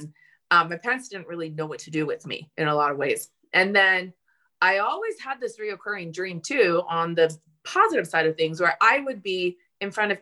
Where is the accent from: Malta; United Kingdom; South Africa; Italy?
Italy; I was raised in a Catholic country. I was raised in Italy. My family is Catholic. And then they became LDS, which is another religion that's very unpopular in Italy.